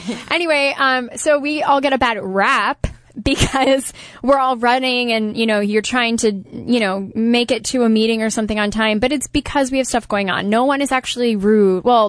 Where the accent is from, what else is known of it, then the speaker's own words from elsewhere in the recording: Ohio, United States; I'm from Ohio. And so I kind of come from the same type of, you know, Midwestern sweet background.